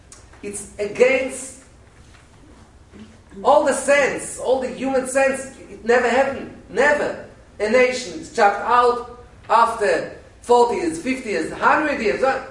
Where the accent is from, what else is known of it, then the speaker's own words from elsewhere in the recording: Israel; I told him, I'm from Israel.